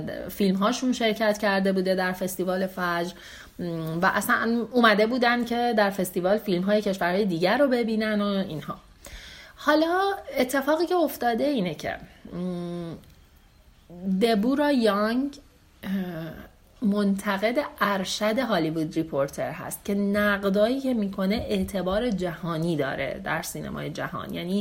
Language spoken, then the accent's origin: Persian; Iran; در اون جایی که ما به دنیا اومدیم، خیلیامون بزرگ شدیم، رشد کردیم، دوره های رشد اجتماعیمون رو طی کردیم، مدرسه رفتیم، دانشگاه رفتیم، کار کردیم،